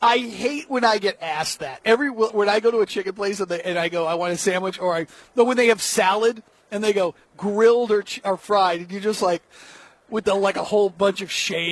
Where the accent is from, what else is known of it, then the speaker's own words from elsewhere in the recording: Nashville, Tennessee, United States; Listen, I'm from Nashville. We eat fried chicken and drown it with sweet tea.